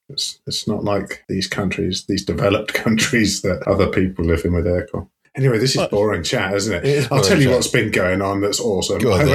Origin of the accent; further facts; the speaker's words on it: United Kingdom; we do not like to get straight to the point because we are British.